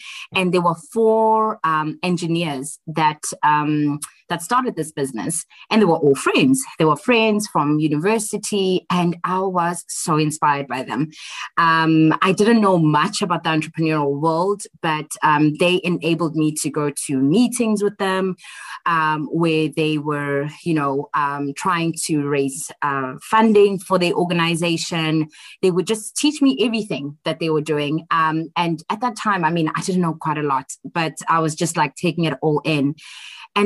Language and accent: English; Tembisa, Gauteng, South Africa; born there; also born or lived in Johannesburg; I normally tell people that I was born in Johannesburg, and which I was. I was born in Tembisa, and I probably say sometimes that I'm from Johannesburg.